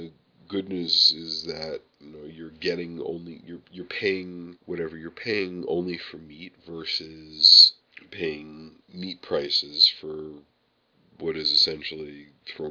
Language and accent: English; New York, United States; That's right, I'm from New York and I call it chopped meat.